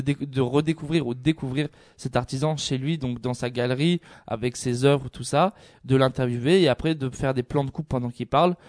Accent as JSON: {"language": "French", "region": "Corsica", "country": "France", "said": "vu que je suis corse aussi, donc j'aime beaucoup."}